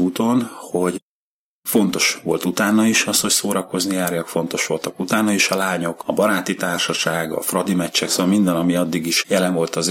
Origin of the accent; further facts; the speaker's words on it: Zirc, Veszprém County, Hungary; born there; now in Nagyvázsony, Hungary; 1971-ben születtem Zirce a Bakonyban. Nagymázsonyban élek, ez egy település Balaton felvidéken, Kinizsipál kapcsán talán sokan ismerik.